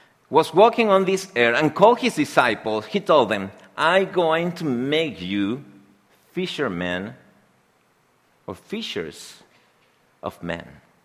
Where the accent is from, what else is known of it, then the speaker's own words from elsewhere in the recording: Peru; English is a second language; But there are people here that I have the opportunity to talk with, that I say to them, I'm from Peru, and they say, where is Peru?